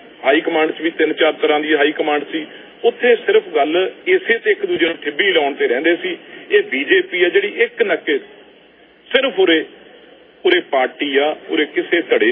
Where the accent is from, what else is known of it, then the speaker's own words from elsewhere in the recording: Punjab, India; ਉਹ ਸਾਡੀ ਪੰਜਾਬ ਦੇ ਨੇ, ਅਸੀਂ ਵੀ ਪੰਜਾਬ ਦੇ ਆ।